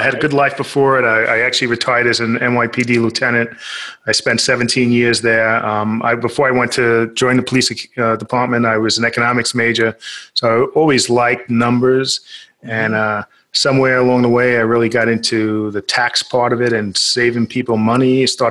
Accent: New York, United States; New York.

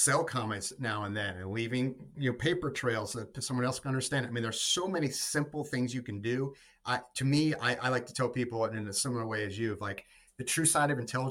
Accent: North Carolina, United States; So I was raised in North Carolina.

